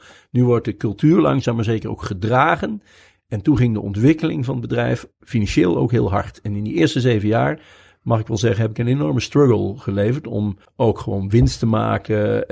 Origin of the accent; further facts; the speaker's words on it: Gelderland, Netherlands; Ja, ik ben zelf geboren getogen op de Veluwe. Apeldoorn is natuurlijk Veluws.